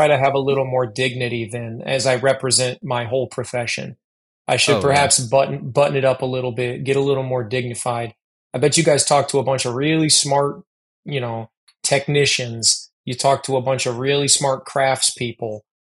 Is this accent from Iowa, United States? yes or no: yes; Iowa, United States; moved away as an adult; also born or lived in Louisville, Kentucky / New York City; I grew up in Iowa. I went to Iowa State University and studied theater. When I was 23, I moved from Iowa to Louisville, Kentucky